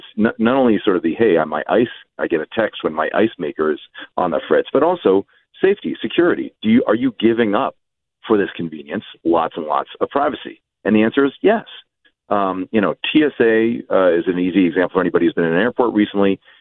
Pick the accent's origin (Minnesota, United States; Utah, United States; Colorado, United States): Utah, United States; according to Vivint, which is a smart home device maker in Utah, my home state, Park City, where I live when I'm not in Cambridge